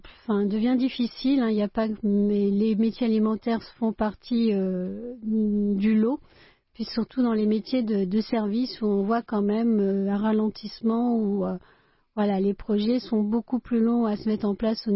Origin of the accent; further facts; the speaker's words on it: France; c'est en tant que bon français, on est toujours comme ça